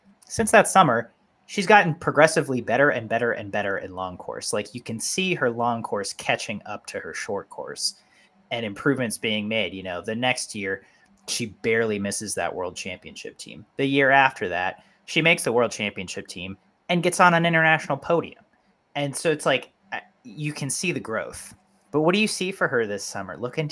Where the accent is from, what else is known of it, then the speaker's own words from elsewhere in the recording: United States; I mean, I am an American.